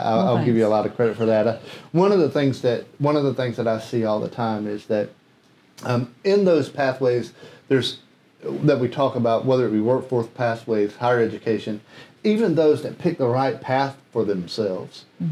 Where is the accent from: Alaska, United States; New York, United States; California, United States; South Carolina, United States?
South Carolina, United States; Kershaw; I'm from Kershaw, South Carolina. Shout out to Andrew Jackson High School. Go Vols.